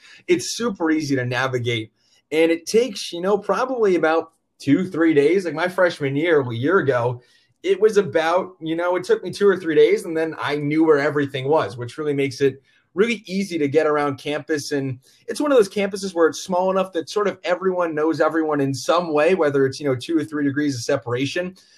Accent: Massachusetts, United States; Well, first off, I'm a kid from Massachusetts.

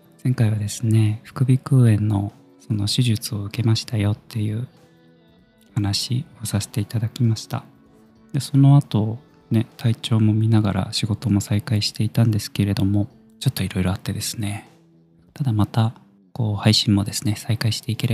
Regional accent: Kumamoto, Japan; moved away as an adult; also born or lived in Fukuoka / Tokyo; 18歳から福岡、30歳から東京で暮らし、35歳で会社を辞め、地元の熊本でフリーランスのウェブライターとして生きることにした僕が、

